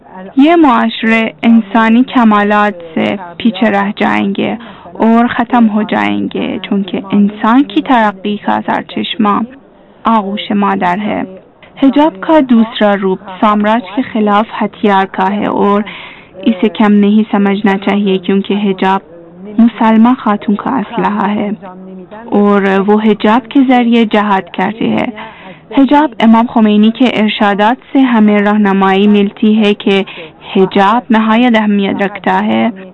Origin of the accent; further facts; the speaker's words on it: France; Urdu is a second language; اور میں فرانس کی رہنے والی ہوں.